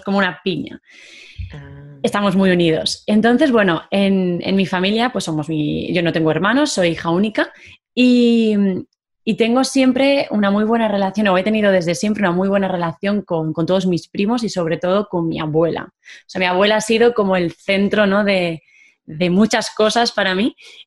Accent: Valencia, Valencian Community, Spain; yo soy de Valencia, no sé si conocéis Valencia, creo que sí, por lo que me habéis dicho antes, pero bueno, Valencia es una ciudad que está al este de España, tenemos costa, tenemos playa

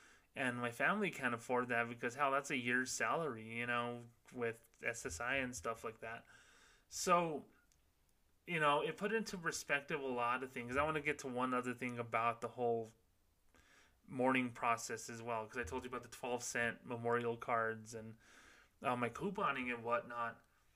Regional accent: Socorro, New Mexico, United States; And I knew people who dug holes back in my hometown of Socorro, New Mexico, 15 years ago.

